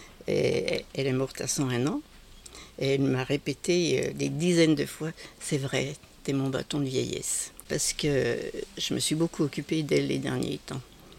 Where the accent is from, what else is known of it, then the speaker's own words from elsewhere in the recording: Arbois, Bourgogne-Franche-Comté, France; born there; Je suis née en 1945 à Arbois